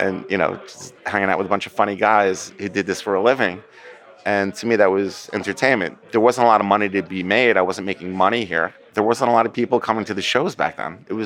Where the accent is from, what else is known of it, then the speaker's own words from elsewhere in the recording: New Jersey, United States; I grew up in New Jersey, Bergen County, New Jersey.